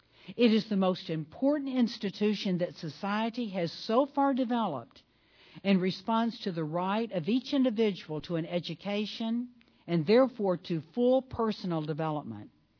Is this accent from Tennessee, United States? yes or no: yes; Jackson, Tennessee, United States; but my hometown of Jackson, Tennessee is now going to have a Catholic high school.